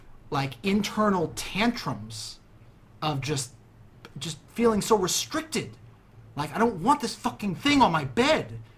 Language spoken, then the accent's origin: English; Brooklyn, New York, United States; Growing up in Brooklyn, it's just such a different feel to be in a suburb.